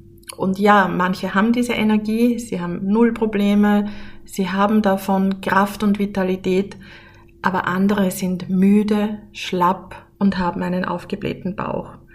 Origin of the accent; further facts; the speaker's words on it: Upper Austria, Austria; Ich bin ja in Oberösterreich im Mühlviertel aufgewachsen